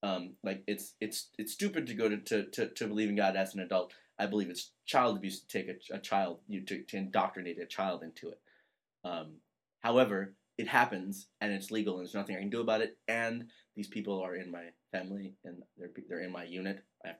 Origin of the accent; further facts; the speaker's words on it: Riverside, California, United States; Riverside, about halfway between Los Angeles and San Diego.